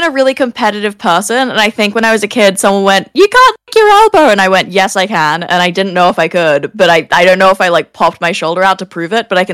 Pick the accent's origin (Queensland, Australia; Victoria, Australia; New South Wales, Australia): New South Wales, Australia; Sydney; accent: Australian; also born or lived in United Kingdom; I am from Sydney, Australia. I was born in the UK though, actually. Lived there when I was a kid. Yeah, I say yogurt. That's the only part of my accent that stayed. Everything else is Australian except that.